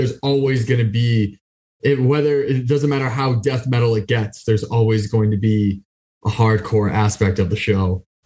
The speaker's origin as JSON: {"language": "English", "town": "Boston", "region": "Massachusetts", "country": "United States", "said": "I'm from the Boston area"}